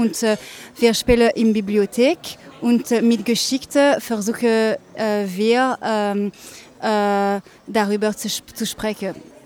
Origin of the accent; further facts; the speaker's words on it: Belgium; ich komme aus Belgien.